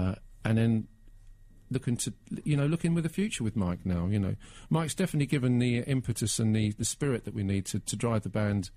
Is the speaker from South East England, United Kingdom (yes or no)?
yes; Slough, South East England, United Kingdom; accent: Slough; My Slough accent's still strong, you know, I'll never lose that.